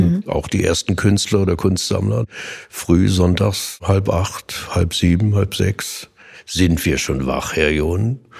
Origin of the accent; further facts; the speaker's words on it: Usedom, Mecklenburg-Vorpommern, Germany; also born or lived in Berlin; now in Dresden, Germany; Ich bin ja Berliner, ich habe ja so den gesunden Blick von außen, bin Preuße und Usedom groß geworden und jetzt hier schon viele, viele Jahre, weil ich hier Malerei studiert habe, in der schönen Tupperdose Dresden.